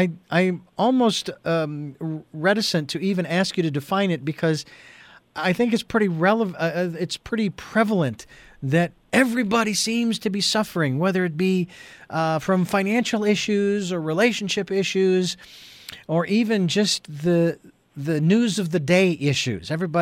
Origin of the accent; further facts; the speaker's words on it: Phoenix, Arizona, United States; moved away as an adult; And you are located in, oh my gosh, my hometown of Phoenix, Arizona.